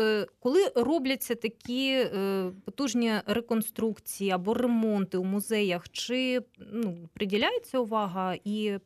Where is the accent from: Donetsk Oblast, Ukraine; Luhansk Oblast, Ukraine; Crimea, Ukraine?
Luhansk Oblast, Ukraine; От я сама із Луганщини